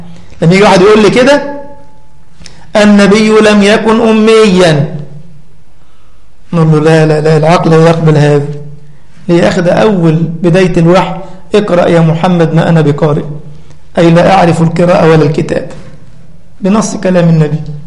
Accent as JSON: {"language": "Arabic", "country": "Egypt", "said": "أنا أذكر مرة عندنا في مصر"}